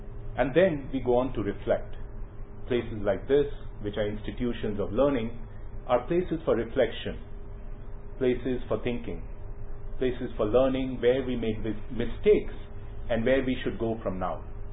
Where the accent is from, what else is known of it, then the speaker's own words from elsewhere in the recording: India; I come from India, and we have to be born somewhere